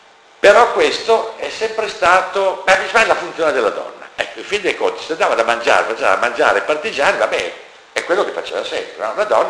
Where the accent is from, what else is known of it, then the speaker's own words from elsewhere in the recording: Milan, Lombardy, Italy; io lo dico da milanese